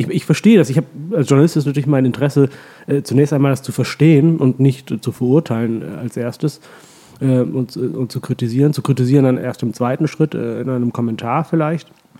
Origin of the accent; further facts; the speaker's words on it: Holland-Vielenfleet, Lower Saxony, Germany; also born or lived in Oldenburg; Aufgewachsen bin ich in einem Dorf. Meine Eltern sind kurz nach meiner Geburt dann umgezogen in ein Dorf im alten Land vor den Toren Hamburgs, das heißt Holland-Vielenfleet.